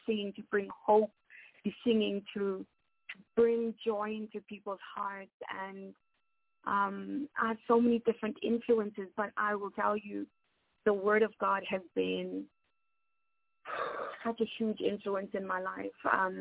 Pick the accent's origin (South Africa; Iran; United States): South Africa; I was born and raised in South Africa. I am African by descent